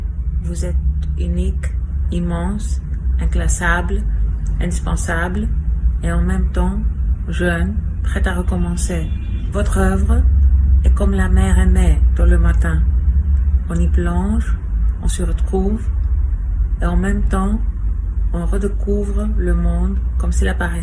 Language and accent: French; Cuba; first language Spanish; French is a second language; vous savez que ma langue maternelle, c'est l'espagnol, de Cuba.